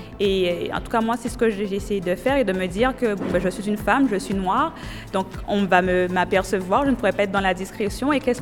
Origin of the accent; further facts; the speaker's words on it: Grand-Bourg, Guadeloupe; moved away as an adult; Alors j'ai commencé, j'étais au collège à Grandbourg, hein.